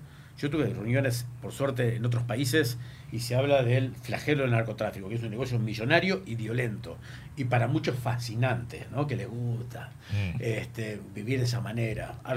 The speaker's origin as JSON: {"language": "Spanish", "town": "Chajarí", "region": "Entre Ríos", "country": "Argentina", "tie": "born there", "said": "yo nací en Chajarí"}